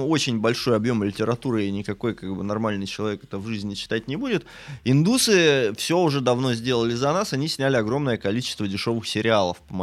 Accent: Russian Far East, Russia; я сам с Дальнего Востока, там не так-то просто найти специалиста

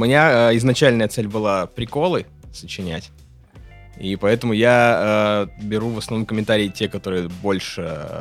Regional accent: Kursk Oblast, Russia; я родом из Курской области, и я не могу ненавидеть этих людей, потому что я там первые 25 лет жизни прожил среди них

